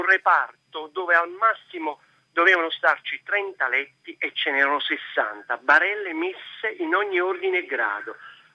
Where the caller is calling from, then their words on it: Naples, Campania, Italy; siamo da Napoli.